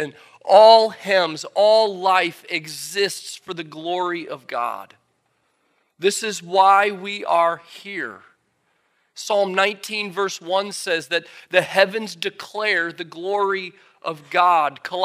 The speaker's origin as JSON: {"language": "English", "region": "Midwest", "country": "United States", "tie": "born there", "lives_now": "Syracuse, United States", "said": "I was born in Illinois and Michigan. My wife is an Iowa girl. I love like meatloaf and mashed potatoes and things in crock pots and, you know, all like I'm as Midwestern as you can get in a lot of ways."}